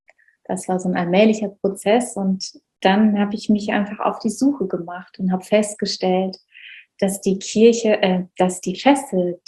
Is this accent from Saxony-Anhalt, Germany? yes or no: no; Baden-Württemberg, Germany; Ich bin im Schwarzwald groß geworden und im Kreise von einer sehr, sehr großen Verwandtschaftsfamilie.